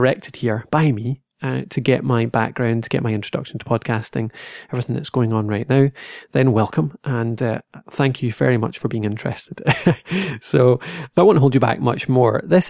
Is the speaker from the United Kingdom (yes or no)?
yes; Dumfries, Scotland, United Kingdom; now in Dundee, United Kingdom; I'm from Scotland, so originally Dumfries in Scotland, so that's southwest of Scotland down the bottom corner. These days I'm in Dundee.